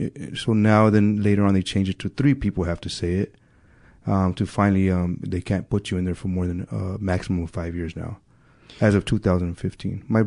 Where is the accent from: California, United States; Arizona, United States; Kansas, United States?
California, United States; Pacoima; born there; I was born in Pacoima, California, 1965.